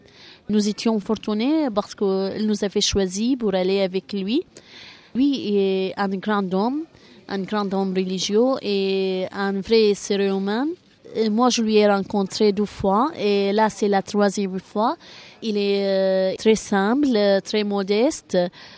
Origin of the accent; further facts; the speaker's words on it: Syria; moved away; Nous sommes échappés de la Syrie. Nous avons un très long voyage.